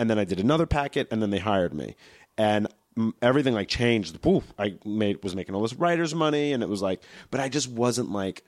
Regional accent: New York, United States; Like, I'm from New York and I became a comic there. And I came out here to take the next step

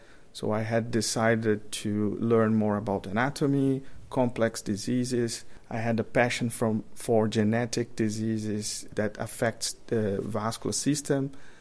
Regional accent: São Luís, Maranhão, Brazil; born there; English is a second language; also born or lived in São Paulo; I was born in Brazil in a city called São Luís, where I did my medical degree.

